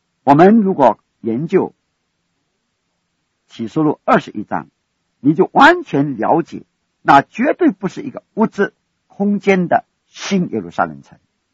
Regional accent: China; 我们中国人的粮食主要是米饭还是麦，就不是面包。

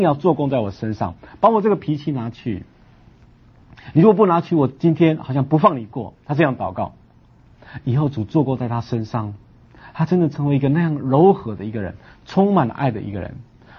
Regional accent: Taiwan; 我们台湾话这样讲

